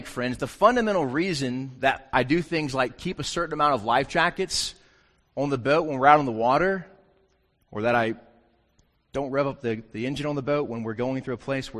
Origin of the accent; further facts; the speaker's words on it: South Carolina, United States; I've said before, I'm a redneck from South Carolina.